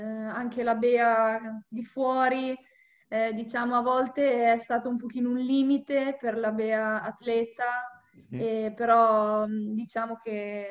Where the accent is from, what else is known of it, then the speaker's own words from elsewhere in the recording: Forlì, Emilia-Romagna, Italy; ho 24 anni, sono di Forlì